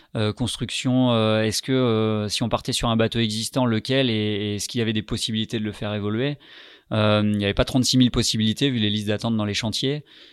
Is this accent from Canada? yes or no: no; Rouen, Normandy, France; born there; Alors je suis né à Rouen effectivement en juillet 84. Voilà, à Rouen il y a pas la mer, il y a la Seine mais il y a pas la mer.